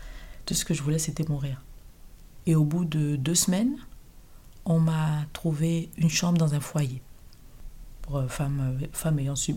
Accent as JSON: {"language": "French", "town": "Libreville", "region": "Estuaire", "country": "Gabon", "tie": "born or raised there", "moved": "yes", "said": "Je suis gabonaise de base. Je suis jeune de Libreville, précisément. Donc, je suis arrivée ici il y a 5 ans pour des problèmes de santé."}